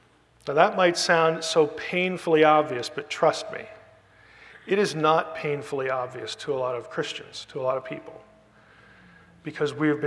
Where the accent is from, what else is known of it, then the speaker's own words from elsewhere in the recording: Lebanon, Pennsylvania, United States; I'm originally from Pennsylvania Dutch country. From Lebanon, which if you know your Pennsylvania geography, that's the county north of Lancaster. So I grew up in Lebanon